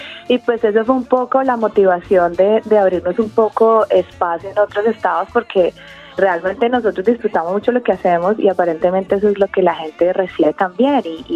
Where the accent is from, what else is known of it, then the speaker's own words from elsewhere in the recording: Colombia; now in Australia; siendo latina, especialmente colombiana